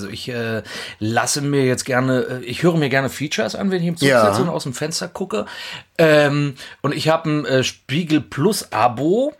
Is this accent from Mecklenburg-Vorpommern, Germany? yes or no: no; Hackpfüffel, Saxony-Anhalt, Germany; bei uns in der Nähe, da wo ich herkomme, Hackpfüffel ist ein Ort in der Nähe von Sangerhausen